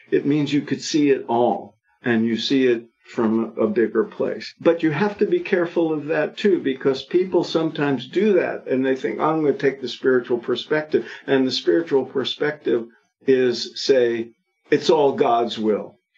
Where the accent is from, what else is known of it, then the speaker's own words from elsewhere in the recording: New York, United States; I grew up in New York, so I think of life in an apartment building.